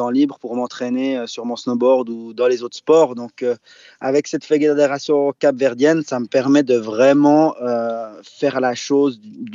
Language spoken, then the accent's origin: French; Bern, Switzerland; moi j'ai grandi en Suisse, je suis un enfant du Jura bernois, maintenant, voilà, je suis établi en Valais.